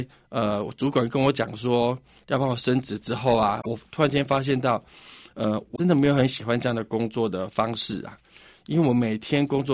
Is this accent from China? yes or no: no; Tainan, Taiwan; 因为我们住台南，台南有一些汽车零件的那种喷